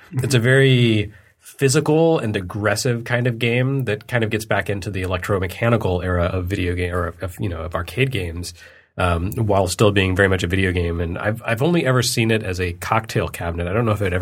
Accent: Texas, United States; You know, since I grew up in Texas, that game stuck around in arcades until the mid-80s

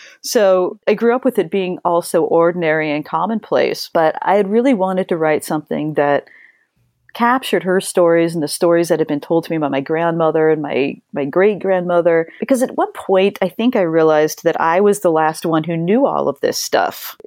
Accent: Colorado, United States; I grew up in Colorado and up in a little tiny mountain town outside of Manitou Springs.

